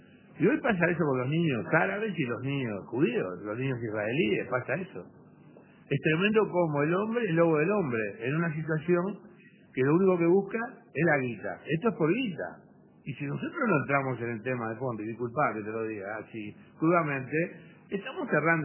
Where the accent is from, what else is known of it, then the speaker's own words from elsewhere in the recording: Uruguay; Yo soy uruguayo y nuestra familia vino acá a buscar paz y tranquilidad, porque allá el Imperio Otomano no nos estaba en paz y en tranquilidad.